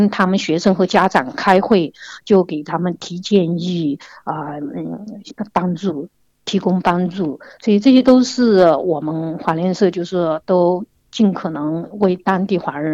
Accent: China; now in Australia; 小时候在中国吃的那些东西

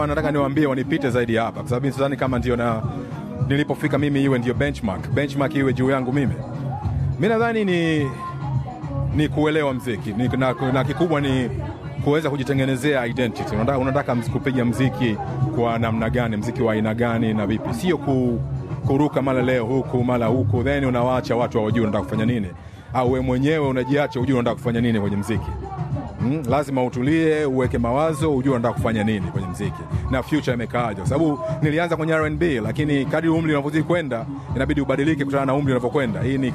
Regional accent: Tanzania; now in Australia; Ni bado mimi ni Mtanzania, bado na passport ya Tanzania, kwa hiyo bado nina strong ties na nchi.

